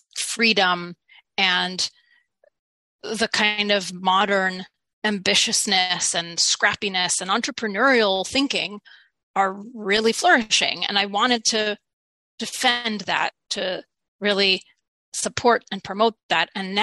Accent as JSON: {"language": "English", "country": "Ukraine", "said": "because as you know, I'm from Ukraine."}